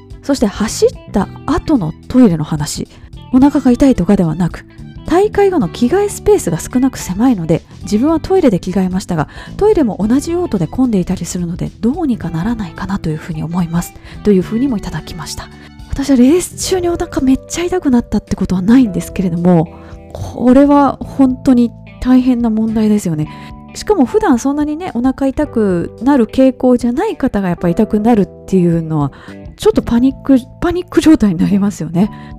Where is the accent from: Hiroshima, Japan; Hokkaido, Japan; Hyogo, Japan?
Hyogo, Japan; Kobe; 昔神戸マラソン、私の地元の神戸から少し西にちょっと国道2号線っていう国道があるんですけれども、むっちゃくちゃ海沿いの国道でして、